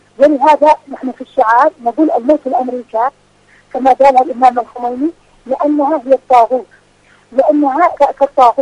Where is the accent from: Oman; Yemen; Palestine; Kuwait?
Yemen; حتى الطفله عندنا في اليمن